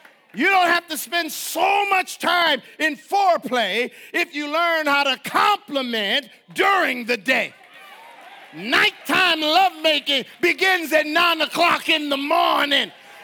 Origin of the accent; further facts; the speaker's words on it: Jamaica; also born or lived in United States; because I am a Jamaican, part Jamaican and part American, we struggle